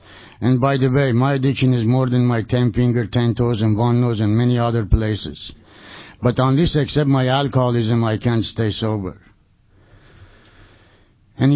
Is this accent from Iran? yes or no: yes; Iran; English is a second language; moved away as an adult; I was born and raised in Iran, and I came here about over 20 years ago. I couldn't say ABCD.